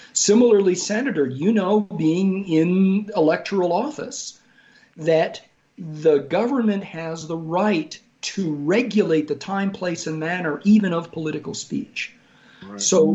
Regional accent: Brazil; now in United States; Now, I'm an immigrant from Brazil, and at the time, Brazil was a military dictatorship.

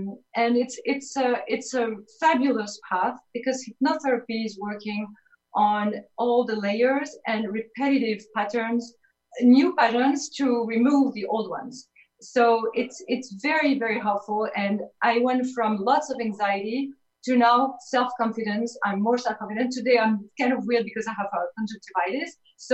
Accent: Paris, Île-de-France, France; English is a second language; moved away; as you hear my accent, I'm from Paris, and when I came here 8 years ago, it was a great challenge.

